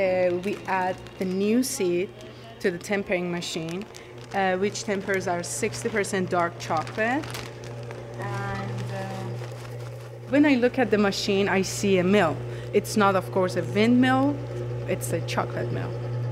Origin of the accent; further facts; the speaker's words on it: Tehran, Tehran Province, Iran; English is a second language; moved away; when they hear my accent and when they find out I'm from Iran, I'm from Tehran